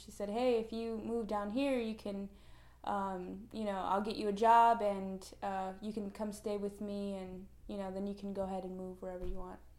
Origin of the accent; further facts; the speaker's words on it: Chicago, Illinois, United States; now in Corpus Christi, United States; I'm from Chicago. I've lived in Corpus Christi for 3 years.